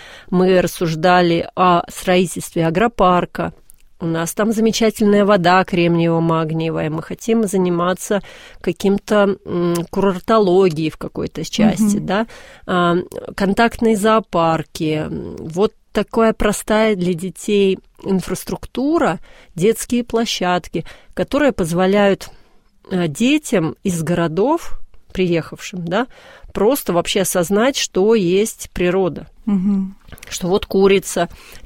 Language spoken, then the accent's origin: Russian; Moscow, Russia; вообще я родилась и выросла в Москве, и в 4 поколениях мы москвичи, мои предки здесь владели заводами и доходными домами в Москве